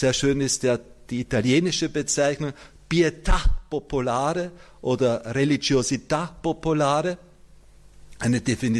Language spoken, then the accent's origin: German; Austria; Ich komme aus Österreich, wie Sie hören, und bei uns schmilzt die katholische Kirche schneller als jeder Gletscher.